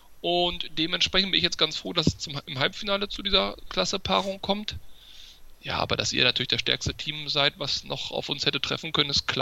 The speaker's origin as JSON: {"language": "German", "town": "Hanover", "region": "Lower Saxony", "country": "Germany", "said": "denn ich bin Hannoveraner"}